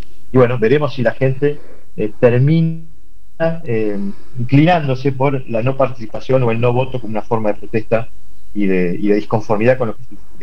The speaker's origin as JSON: {"language": "Spanish", "country": "Argentina", "said": "Somos los argentinos una sociedad muy absolutamente democrática y muy politizada"}